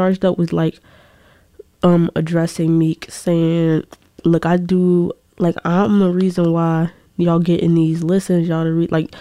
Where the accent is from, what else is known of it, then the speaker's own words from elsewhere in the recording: Philadelphia, Pennsylvania, United States; Like, I'm from Philly.